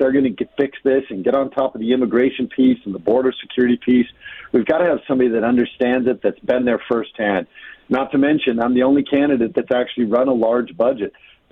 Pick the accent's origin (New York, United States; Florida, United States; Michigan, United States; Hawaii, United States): Hawaii, United States; also born or lived in Philippines / Chandler, United States; my dad was raised in Chandler. I was born and raised in Hawaii, but then we moved to the Philippines. And then we came back to Chandler, and I went to high school in Chandler. And then we went to Panama, and I went to Argentina.